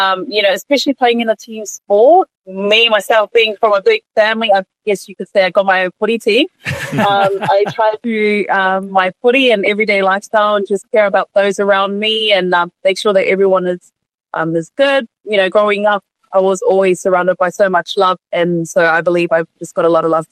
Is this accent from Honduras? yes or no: no; Auckland, New Zealand; So we were born and raised in South Auckland, New Zealand.